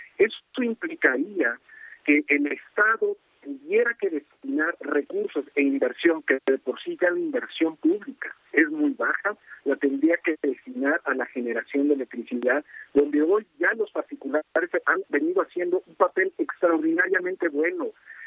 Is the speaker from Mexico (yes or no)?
yes; Mexico; al usuario de electricidad, que somos todos los mexicanos.